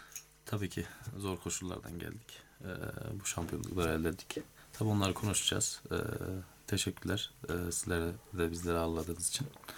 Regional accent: Yozgat, Turkey; Ben 1989 Yozgat doğumluyum. Ve Yozgat'a 17 kilometrede yakın bir köyde, Kavurgalı köyünde büyüdüm.

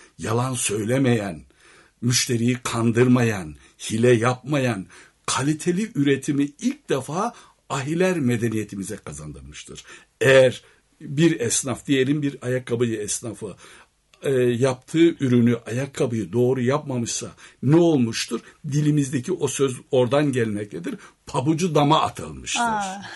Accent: Kırşehir, Turkey; Ben Kırşehirliyim. Kırşehir'in bir köyünde, Hacı Mirza köyünde yetiştim.

